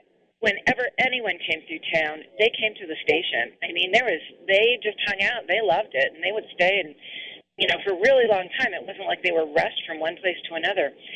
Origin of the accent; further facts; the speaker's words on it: East Coast, United States; my first experience living in Tucson, it was such a different place from growing up in the East Coast